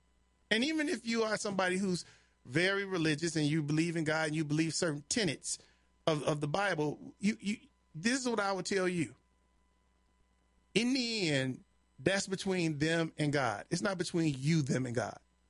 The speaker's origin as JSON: {"language": "English", "town": "Chicago", "region": "Illinois", "country": "United States", "tie": "born or raised there", "said": "At least growing up in Chicago, I can tell you this"}